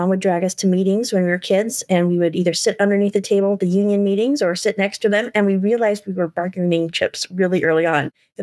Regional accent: Portland, Oregon, United States; And yeah, I grew up in Southeast Portland.

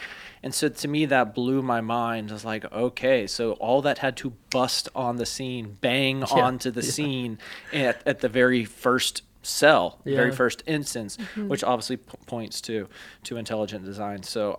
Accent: Georgia, United States; I grew up in Georgia, and we lived in the suburbs of Atlanta, but there was a creek that went through our neighborhood.

